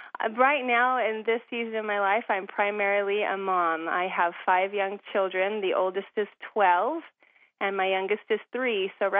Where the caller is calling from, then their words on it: Anna, Illinois, United States; I am calling from Anna, Illinois, which is in southernmost Illinois.